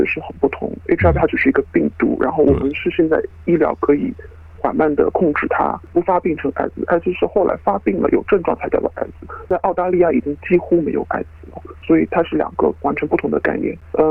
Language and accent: Chinese; China; moved away as an adult; now in Australia; 我来自中国。5年前因为工作原因来澳洲生活。